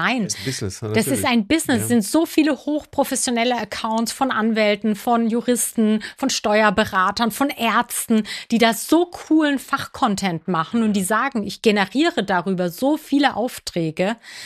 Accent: Karlsruhe, Baden-Württemberg, Germany; now in Baden-Baden, Germany; ich liebe Karlsruhe, ist meine Heimat

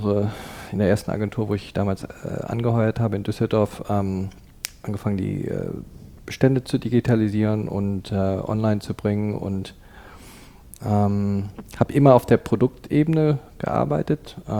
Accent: Canada; moved away as an adult; also born or lived in Cologne, Germany; ich bin 50 Jahre alt, bin in Deutschland, in Köln geboren und in Kanada aufgewachsen, ab dem Alter von 9 Jahren, habe also meine formativen Jahre in Kanada verbracht, bin mit Mitte 20 wieder zurück nach Europa gekommen, damals auch im Rheinländischen angefangen

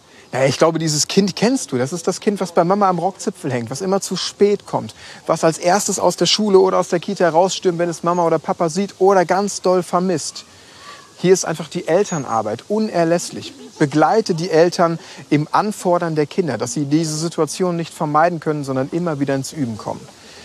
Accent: Schwerte, North Rhine-Westphalia, Germany; nach Schwerte an die Ruhr in meine Heimatstadt.

